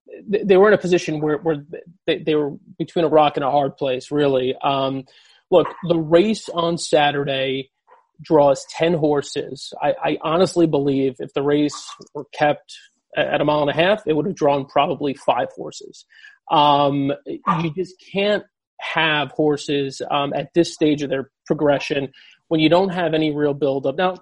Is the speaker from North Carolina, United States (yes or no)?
no; New York, United States; personally, I'm a New Yorker, and I've been to the Belmont Stakes as far back as I could remember with my dad.